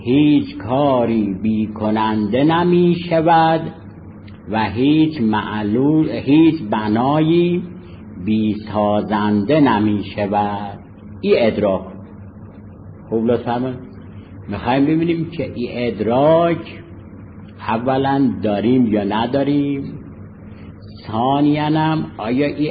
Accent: Iran; ما ایرانیم و حالا انقلابی هم الحمدلله هستیم

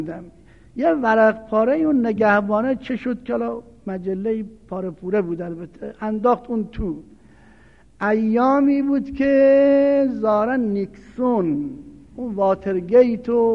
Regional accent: northern Iran, Iran; چون من شمالی هستم

